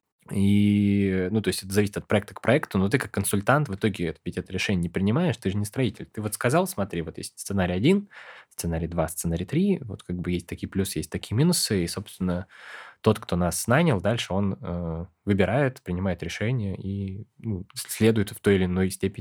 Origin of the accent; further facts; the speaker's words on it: Altai Krai, Russia; born there; also born or lived in Novosibirsk / London; now in Moscow, Russia; И я родился на Алтае, жил в Новосибирске, пару лет в Лондоне, и вот потом как бы вернулся и решил, ну, надо, наверное, в столицу переезжать.